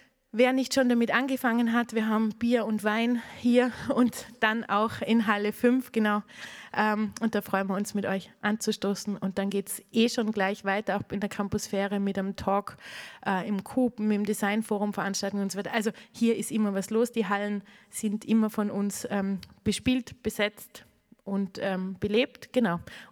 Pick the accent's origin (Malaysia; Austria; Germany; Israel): Austria; Tyrol; Gestern war der Gemeinderat aus meinem Heimatdorf in Tirol